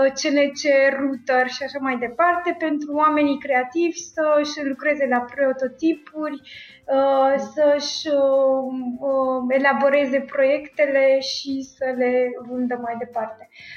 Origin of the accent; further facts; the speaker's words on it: Bucharest, Romania; Da, sunt bucureșteancă.